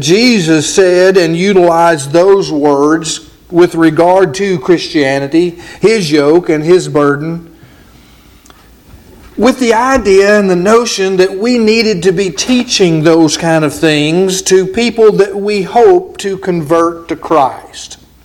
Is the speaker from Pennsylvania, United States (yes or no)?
no; Nacogdoches, Texas, United States; was just a boy growing up in Nacogdoches, Texas, attending the congregation that met on Mound and Star Avenues on the corner there, I sat in some of these very pews.